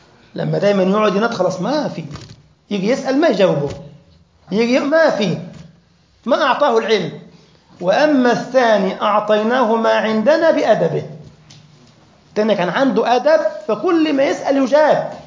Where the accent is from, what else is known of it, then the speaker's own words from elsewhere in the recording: Egypt; سوق حتى الناس بينطقوها بالهمزة عندنا في مصر